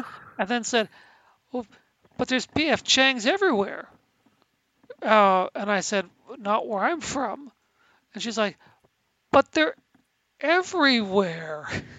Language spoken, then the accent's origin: English; Canada; But then I just went, I'm from Canada.